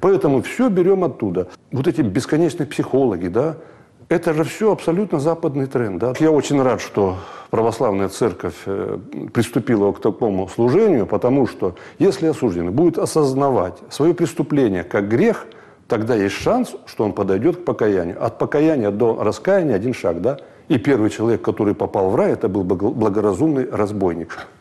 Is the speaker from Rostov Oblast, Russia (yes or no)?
no; Irkutsk, Irkutsk Oblast, Russia; born there; Я родился в Иркутске. Это был 59-й год, обычный советский паренек.